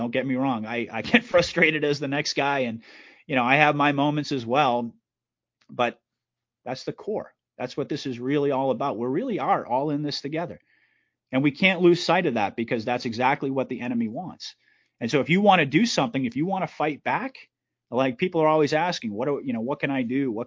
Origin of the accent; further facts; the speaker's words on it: United States; I felt a responsibility just as a father, as an American, as a person who actually cares about my country